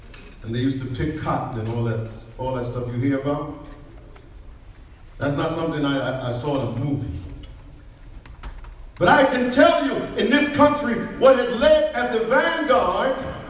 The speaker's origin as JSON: {"language": "English", "region": "New York", "country": "United States", "tie": "born or raised there", "said": "I grew up in Brooklyn, New York, so my reality, my background is different."}